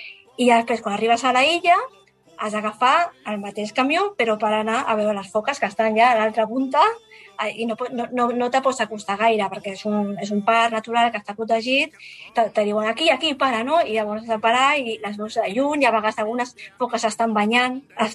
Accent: Sabadell, Catalonia, Spain; jo que soc de Sabadell

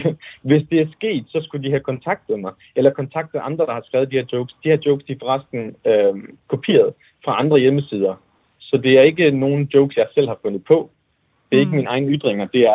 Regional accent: Iraq; Det var der, jeg svarede, jeg er fra Irak.

